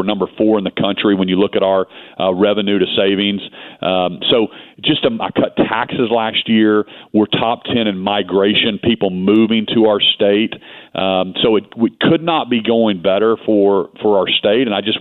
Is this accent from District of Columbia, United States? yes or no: no; Oklahoma, United States; I grew up in Oklahoma, fourth generation Oklahoma.